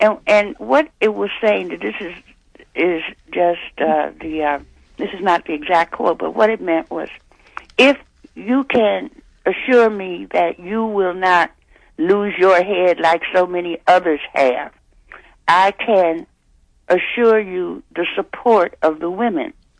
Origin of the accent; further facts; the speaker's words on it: Chicago, Illinois, United States; Now, just as an aside, we grew up in Chicago.